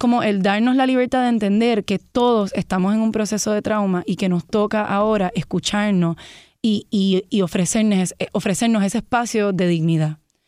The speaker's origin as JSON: {"language": "Spanish", "country": "Puerto Rico", "moved": "as an adult", "said": "Pues yo me fui de Puerto Rico a los 18 años a estudiar fuera."}